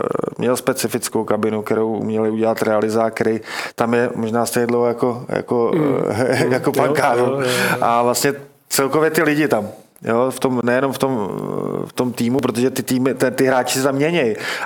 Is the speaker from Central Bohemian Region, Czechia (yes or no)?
no; Liberec, Liberec Region, Czechia; Já teda pocházím z Liberce, takže já tam taky rád